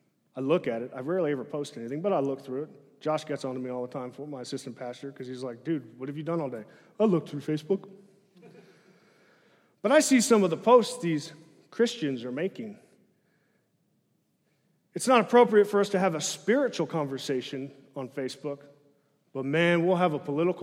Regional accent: Arkansas, United States; But we're in the Bible Belt, and I'm from Arkansas, so we're in the belt buckle.

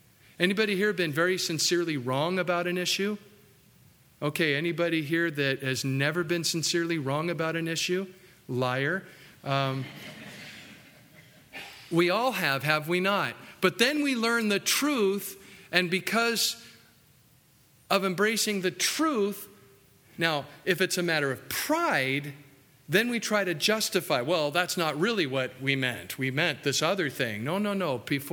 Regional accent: California, United States; I grew up in California. I'm getting over it. It's been a few years now. I'm doing better. I came from California where thunderstorms didn't happen.

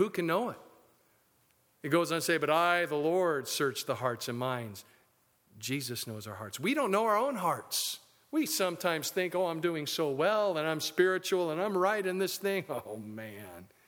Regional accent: California, United States; And say, hey … dude, because we're from California, they have to say dude all the time.

